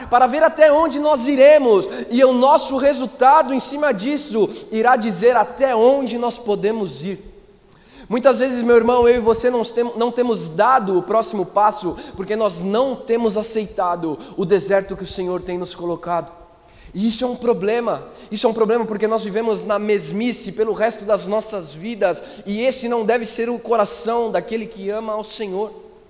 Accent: São Paulo, Brazil; Eu, nascido e criado aqui em São Paulo, menino de prédio

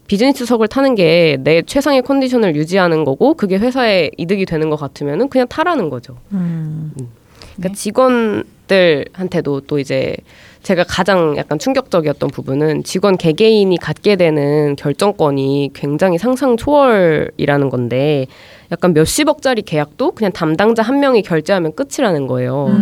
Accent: South Korea; 우리 유교걸 유교보이들이 모여있는 위계질서 강한 한국 사회에도 과연 그것을 적용할 수 있느냐 이런 게 한국인으로서는 궁금하잖아요.

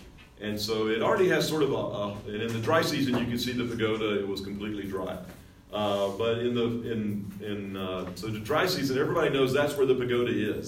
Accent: United States; And so where I grew up in the United States, in Western upbringing. Even though I was raised a Pentecostal, believe in the supernatural.

